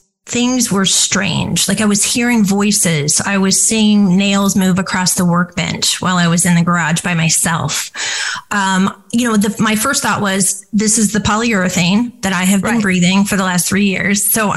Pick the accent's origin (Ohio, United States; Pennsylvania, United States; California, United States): Ohio, United States; born there; I was born in Ohio. My parents are very grounded.